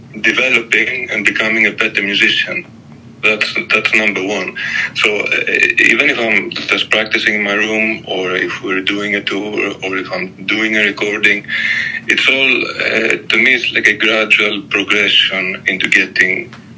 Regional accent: Athens, Attica, Greece; when I was growing up in Athens at that time, there wasn't that much jazz going on.

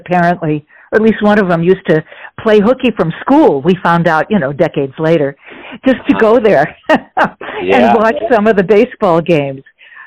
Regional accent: Chicago, Illinois, United States; born there; Well, I'm a Midwesterner by birth as well, so about a bit north of you. I was born in Chicago.

